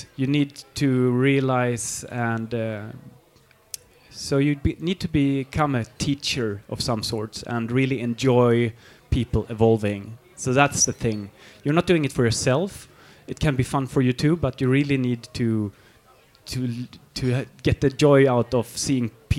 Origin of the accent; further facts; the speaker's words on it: Berlin, Germany; also born or lived in Sweden; I grew up in West Berlin, actually, behind the wall at that time.